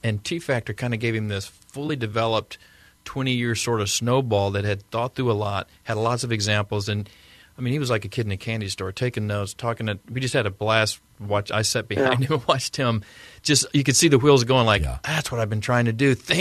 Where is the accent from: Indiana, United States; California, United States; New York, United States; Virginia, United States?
Indiana, United States; Indianapolis; And I met a guy from Indianapolis, my hometown.